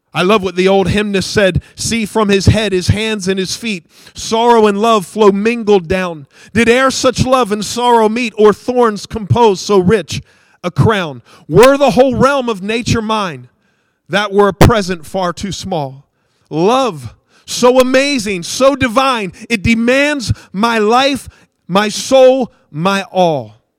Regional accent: United States; Not because I'm white, not because I'm an American.

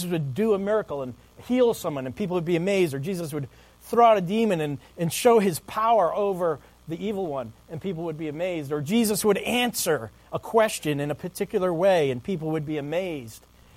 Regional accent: New York, United States; it was the town that they kind of looked down on when I grew up on Long Island, you know. It was kind of Hempstead.

